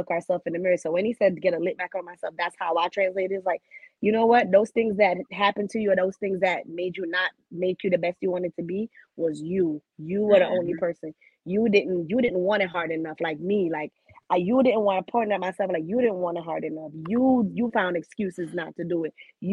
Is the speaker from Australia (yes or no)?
no; Jamaica; now in Fort Lauderdale, United States; I'm Jamaican, so you know, I'm a Fort Lauderdale. So it feels like I'm close to home.